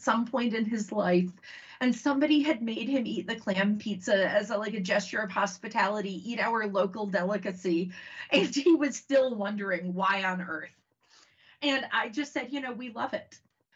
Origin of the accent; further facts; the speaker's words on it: Connecticut, United States; a small town right outside of New Haven, but it's a small town, so it doesn't have a hospital. So I was born in New Haven.